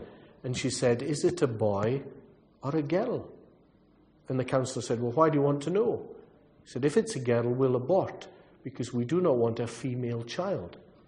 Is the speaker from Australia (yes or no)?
no; Scotland, United Kingdom; As a Scotsman, when I travel, I do not buy a newspaper. I wait for somebody to leave one.